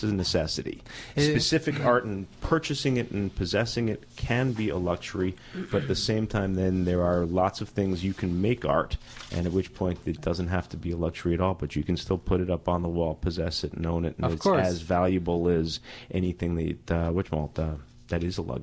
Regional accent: United States; I can talk about it too because I'm American.

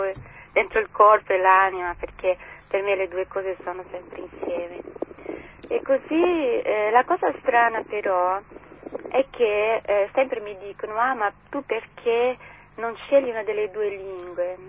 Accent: Brazil; Italian is a second language; moved away as an adult; now in Italy; vivo in Italia da diversi anni, sì. Che sono nata e cresciuta in Brasile.

